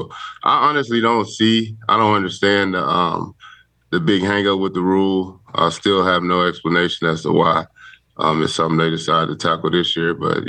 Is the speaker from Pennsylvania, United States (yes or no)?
no; Longview, Texas, United States; I'm from Texas, born and raised, Longview, Texas. I'm groomed to play football.